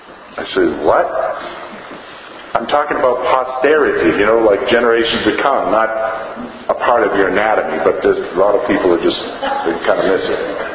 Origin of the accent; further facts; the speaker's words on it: New Hampshire, United States; also born or lived in Massachusetts; I was born in Massachusetts. But remember, you're Christians, you still have to love me anyway. But I did spend part of my growing up in the seacoast of New Hampshire.